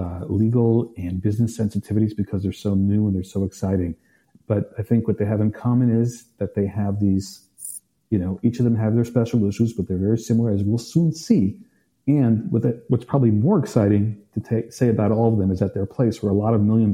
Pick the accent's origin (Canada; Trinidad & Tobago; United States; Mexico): United States; I'm an American.